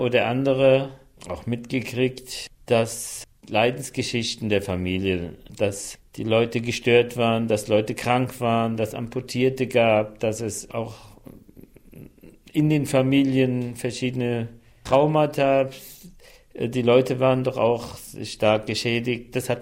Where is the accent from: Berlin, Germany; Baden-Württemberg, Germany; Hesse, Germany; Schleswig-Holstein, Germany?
Hesse, Germany; Frankfurt; accent: Frankfurt; German is a second language; Ich habe ja hier eigentlich richtig Deutsch gelernt, das hört man an meinem Frankfurterischen.